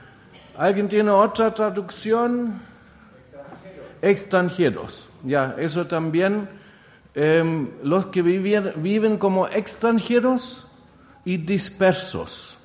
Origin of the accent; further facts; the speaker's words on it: Germany; Spanish is a second language; now in Chile; 35 años vivo en Chile, pero soy alemán, y siempre digo soy pastor alemán. Ladro, pero no muerdo. Y ya estoy chilenizado